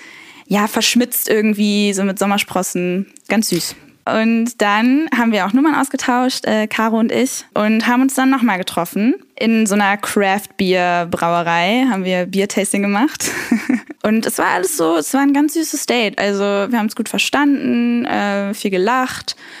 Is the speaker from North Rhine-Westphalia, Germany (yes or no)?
yes; Cologne, North Rhine-Westphalia, Germany; Ich bin Kölnerin